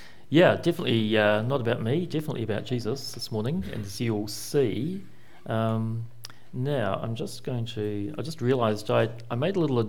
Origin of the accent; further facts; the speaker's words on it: Wainuiomata, Wellington, New Zealand; I grew up in Wainuiomata. Martial. I was born here, lived here till 1980, and then moved into Wellington until 2014, when I came back to Wainuiomata Martial